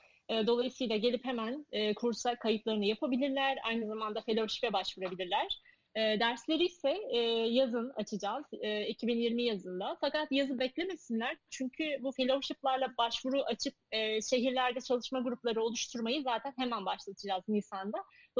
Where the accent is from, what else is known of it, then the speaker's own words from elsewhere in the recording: Eskişehir, Turkey; benim memleketimiz Eskişehir.